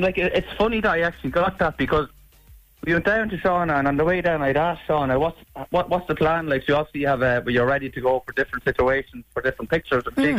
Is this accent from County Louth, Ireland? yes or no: yes; Termonfeckin, County Louth, Ireland; because I'm from Termon Fecking in County Louth